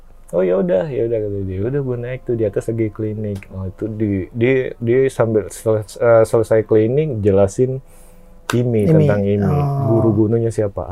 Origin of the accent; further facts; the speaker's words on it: Palembang, South Sumatra, Indonesia; sama gue kan dari Palembang, gue mikir kalau mau bermusik gue harus punya kenalan nih